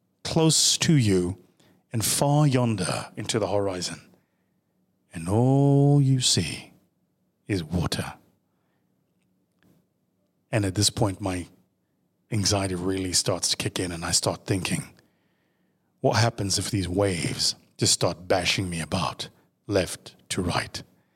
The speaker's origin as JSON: {"language": "English", "country": "South Africa", "first_language": "Zulu", "second_language": "English", "said": "If I count it down in my native language, if I count it down in isiZulu, it's definitely going to work."}